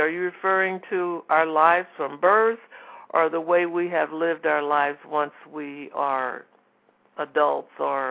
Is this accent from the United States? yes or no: yes; St. Louis, Missouri, United States; He is an active member of Bethesda Temple Church of the Apostolic Faith in St. Louis, Missouri, my hometown